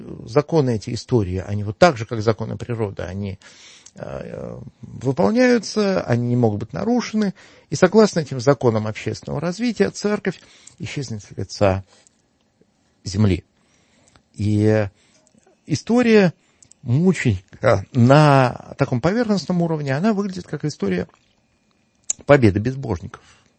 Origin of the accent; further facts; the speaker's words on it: Severomorsk, Murmansk Oblast, Russia; в городе, где я вырос, в Североморске